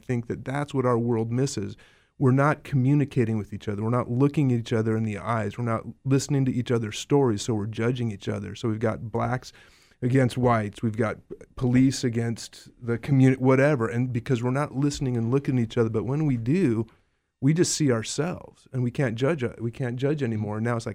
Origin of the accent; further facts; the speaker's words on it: Los Alamos, New Mexico, United States; I grew up in Los Alamos.